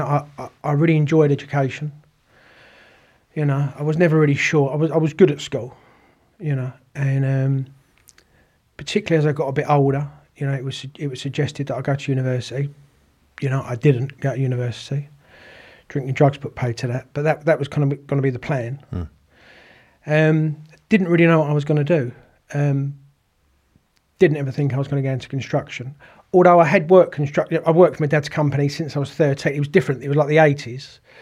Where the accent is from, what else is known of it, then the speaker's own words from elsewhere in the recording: Romford, London, United Kingdom; born there; Upbringing was good. Born in Romford. Parents from the East End. Just a good upbringing.